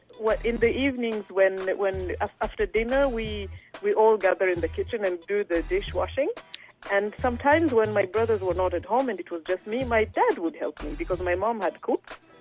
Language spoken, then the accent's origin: English; Rwanda; now in Sweden; I was raised by a traditional mother, African mother from Rwanda.